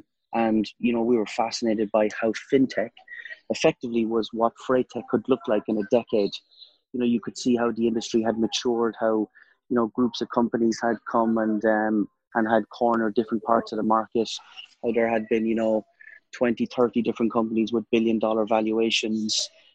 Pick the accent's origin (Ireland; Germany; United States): Ireland; So I'm actually from Ireland originally, but we set up the business in the UK back in 2014.